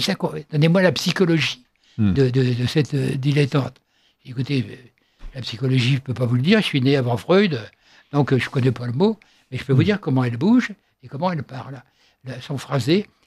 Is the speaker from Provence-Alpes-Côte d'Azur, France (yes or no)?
no; Nouvelle-Aquitaine, France; il y avait cette réplique qu'on dit chez moi dans le Poitou, on pleure pas la bouche pleine